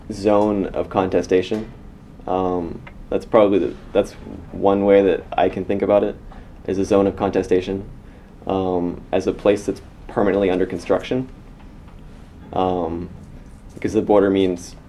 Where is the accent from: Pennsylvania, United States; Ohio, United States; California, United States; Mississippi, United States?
California, United States; San Diego; the best way that I can talk about it is growing up in San Diego. You have this border here.